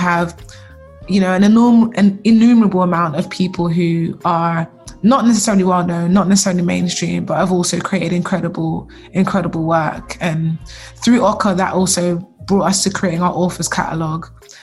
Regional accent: United Kingdom; born there; even as a British born Black person, that really understanding what race relations were

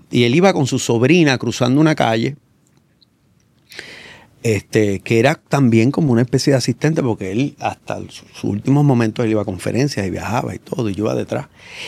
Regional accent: Puerto Rico; nuestra uh-huh. vida como puertorriqueño y puertorriqueña.

